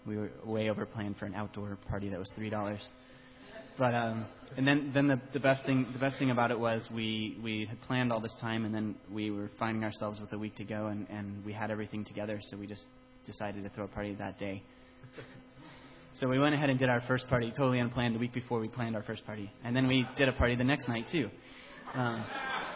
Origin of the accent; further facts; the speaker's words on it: Salinas, California, United States; I grew up in Salinas, which is a suburban area 2 hours south of here.